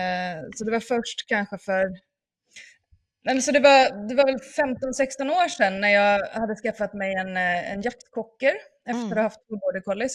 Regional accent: Gothenburg, Västra Götaland County, Sweden; also born or lived in Norway; Jag kommer från Göteborg I Sverige och sen så bodde vi en sväng I Norge när jag träffade Thomas och sen har vi bott här utanför Örebro I Sverige I 13 år.

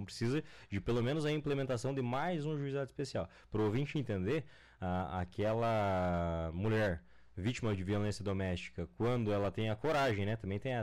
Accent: Diamante do Oeste, Paraná, Brazil; Minha conterrânea também. Nós somos lá de Diamante do Oeste.

